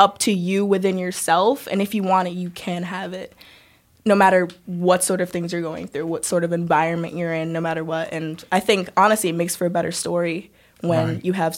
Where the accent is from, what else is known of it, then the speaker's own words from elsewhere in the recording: Saratoga Springs, New York, United States; also born or lived in Albany; I was born in Albany, and I was raised in Saratoga Springs.